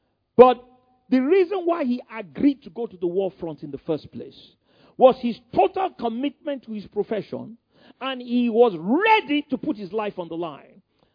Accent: Ikoyi, Lagos, Nigeria; I gave them the name of some of my friends, and they wrote inside the program, who we grew up together in Ikoyi. Some of my close friends, we all grew up.

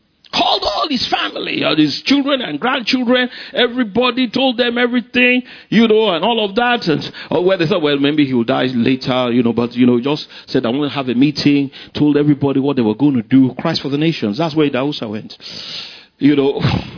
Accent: Ikoyi, Lagos, Nigeria; As a young man growing up, I can look back. I grew up in Ikoyi. I was surrounded by multimillionaires.

